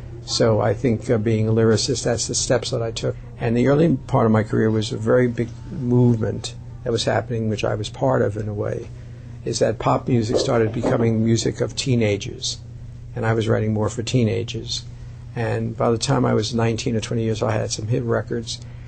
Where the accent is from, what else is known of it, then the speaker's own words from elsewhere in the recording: Brooklyn, New York, United States; I'm from Brooklyn, New York, and we lived across the street from the Vitagraph Warner Brothers studio.